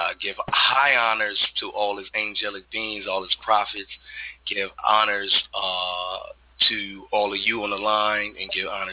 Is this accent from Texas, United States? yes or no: no; Philadelphia, Pennsylvania, United States; Yeah, from Philadelphia